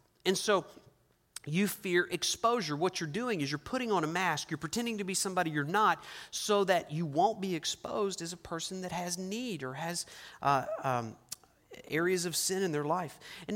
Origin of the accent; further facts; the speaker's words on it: Oklahoma, United States; I'm from Oklahoma. We have animals, wild animals, varmints, that would show up and take things.